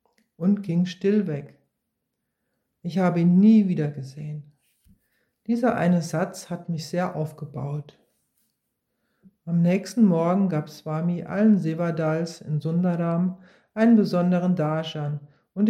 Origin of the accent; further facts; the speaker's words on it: Tiruvannamalai, Tamil Nadu, India; German is a second language; Etwa zur gleichen Zeit hatte ich einen kurzen Besuch in meiner Heimatstadt Tiruvannamalai geplant